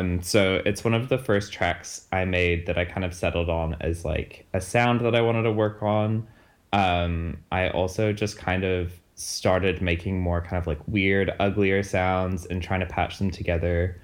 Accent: New Zealand; now in Melbourne, Australia; I'm also a New Zealander living in Melbourne.

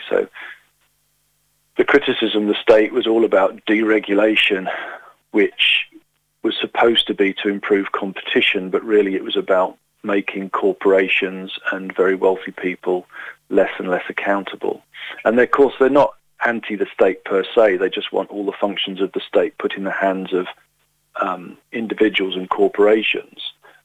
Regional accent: United Kingdom; It's my country in a sense, because I came from there. I'm British, you know, so I still have an interest in the place.

